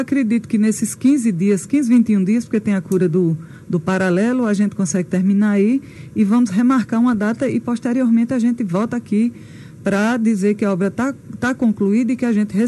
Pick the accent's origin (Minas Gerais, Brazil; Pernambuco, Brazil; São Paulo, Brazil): Pernambuco, Brazil; Serra Talhada; Hoje em Serra Talhada, eu sou de Serra Talhada, né?